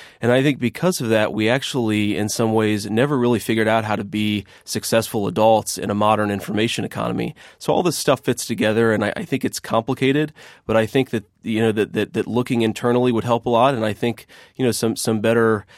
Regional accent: Middletown, Ohio, United States; also born or lived in Eastern Kentucky; And so I grew up mostly in the Rust Belt town of Middletown, Ohio. And, you know, but I spent a lot of time in Eastern Kentucky because I grew up with my grandparents

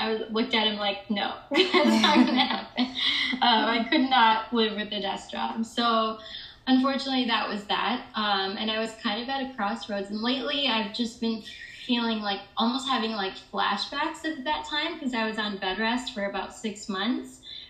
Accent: Michigan, United States; Yeah, so I'm originally from Michigan, the suburbs of Michigan, and I've always known that I've been a city girl at heart.

